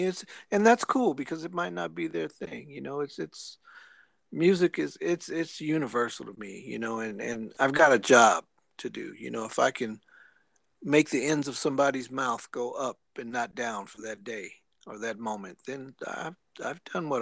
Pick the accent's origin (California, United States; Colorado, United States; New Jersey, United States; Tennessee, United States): California, United States; Los Angeles; I'm from LA, you know, but I'm from South Central. So we're just common people here.